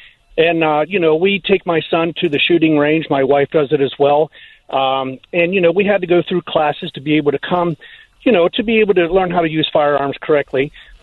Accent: Ohio, United States; You know, we grew up in Southeast Ohio and we were out hunting and stuff.

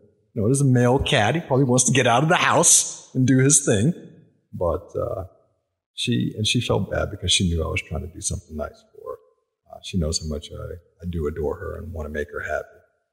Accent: Harrisonburg, Virginia, United States; I was born in Harrisonburg, Virginia, which, for people who don't know, I guess would be the home of James Madison University.

